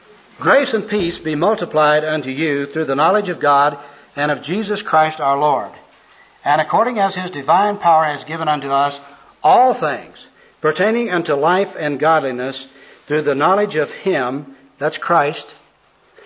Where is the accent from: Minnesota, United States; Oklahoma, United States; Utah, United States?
Oklahoma, United States; I remember I come from Oklahoma, and there's a dairy there that says you never outgrow your need for milk.